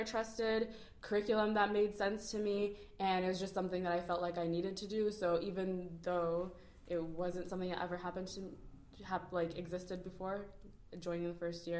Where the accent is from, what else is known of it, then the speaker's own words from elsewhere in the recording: Columbus, Ohio, United States; moved away; I'm from Columbus, Ohio, so, like, moving away to, all the way to Dallas, Texas, like, it was important that, like, my family was really on board with it as well.